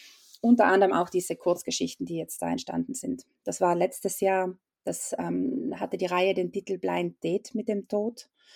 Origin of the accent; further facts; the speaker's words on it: Italy; aber als Italienerin durfte ich nicht einreisen